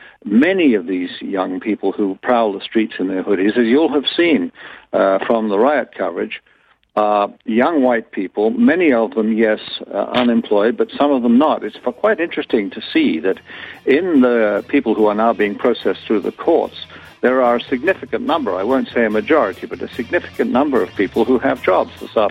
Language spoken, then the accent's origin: English; England, United Kingdom; As an Englishman of Scots descent